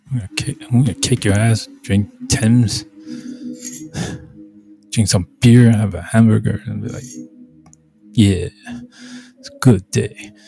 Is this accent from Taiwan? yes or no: yes; Taiwan; when I grew up in Taiwan